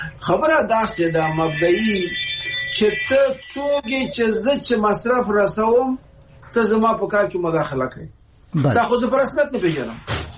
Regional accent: Afghanistan; دا سوال متاسفانه مونږ افغانان یو سلسله تاریخي مسائل څوارلس سوه کاله یو سلسله تاریخي مسائل

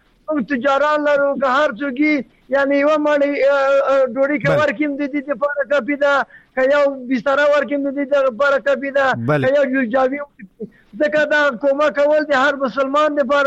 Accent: Logar, Afghanistan; زه خپل د لوګر د ولایت یم

